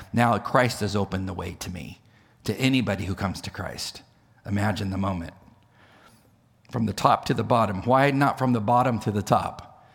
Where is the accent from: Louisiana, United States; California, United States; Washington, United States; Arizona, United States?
California, United States; And I understand this because I'm from California.